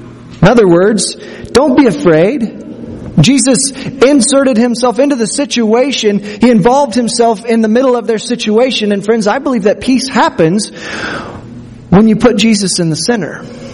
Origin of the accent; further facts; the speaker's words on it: Midwest, United States; I grew up in the Midwest, and it seemed like we were the home team.